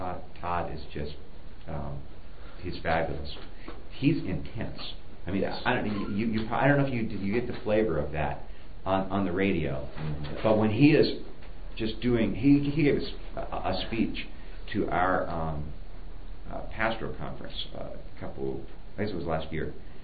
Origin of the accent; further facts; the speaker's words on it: England, United Kingdom; I'm English.